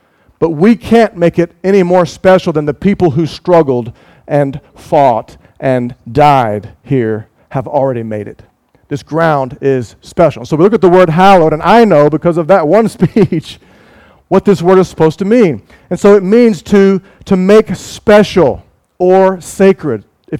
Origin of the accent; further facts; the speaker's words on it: United States; because growing up in the United States, we would learn some different speeches